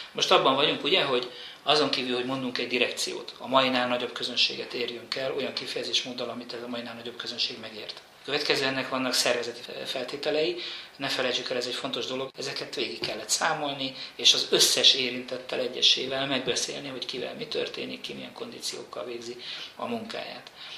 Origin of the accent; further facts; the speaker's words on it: Debrecen, Hajdú-Bihar, Hungary; Én debreceni ember vagyok